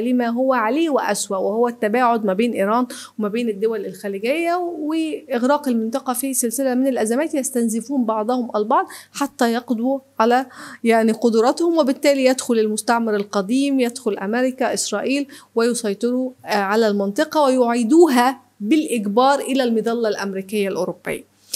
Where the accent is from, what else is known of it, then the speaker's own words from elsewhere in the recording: Egypt; احنا مصريين قدماء